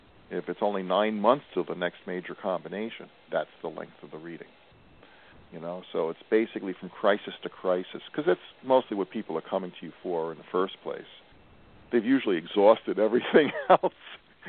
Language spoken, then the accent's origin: English; New Jersey, United States; accent: North Jersey; Now, I come from North Jersey, so my B's sound like D's. I come from the land of D's, Dem, and Do's.